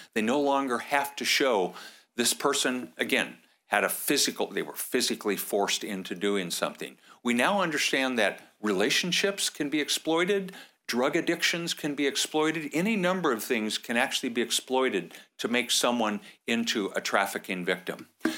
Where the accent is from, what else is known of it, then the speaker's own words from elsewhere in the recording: California, United States; Growing up in California, we called the San Diego Freeway, again, on the West Coast.